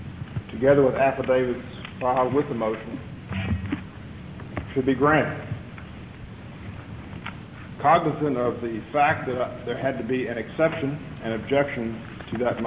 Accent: San Antonio, Texas, United States; I'm from San Antonio.

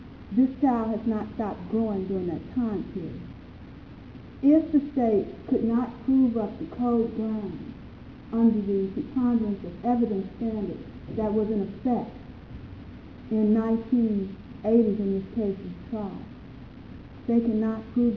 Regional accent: Dallas, Texas, United States; from Dallas, Texas.

